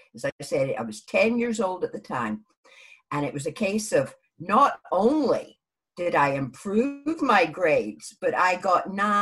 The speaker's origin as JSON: {"language": "English", "region": "New York", "country": "United States", "tie": "born or raised there", "lives_now": "Scotland, United Kingdom", "said": "you'll probably hear from my accent, I'm not actually from Britain originally. Yeah. I lived in New York State for 10 years."}